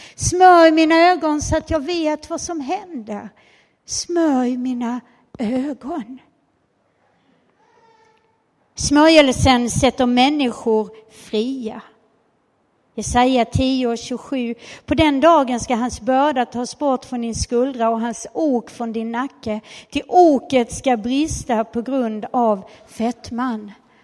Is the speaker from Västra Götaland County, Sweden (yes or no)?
yes; Skara, Västra Götaland County, Sweden; Nere runt Skara där vi kommer ifrån, där har de så här kosläpp på våren.